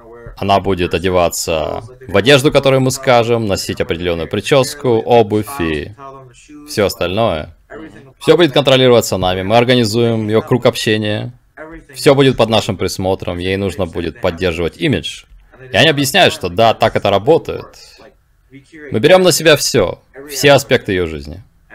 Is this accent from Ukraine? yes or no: no; Appleton, Wisconsin, United States; Я уже говорил про город Эпплтон в штате Висконсин, откуда я родом